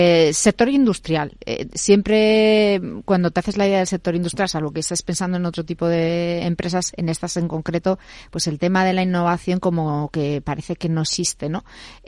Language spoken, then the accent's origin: Spanish; Bilbao, Basque Country, Spain; Yo que soy de Bilbao y que hay muchas empresas papeleras allí